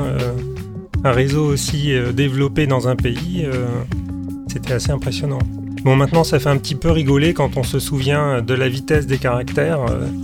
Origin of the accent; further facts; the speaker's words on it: Compiègne, Hauts-de-France, France; Je viens de là où je suis arrivé, c'est-à-dire la région de Compiègne, la Picardie.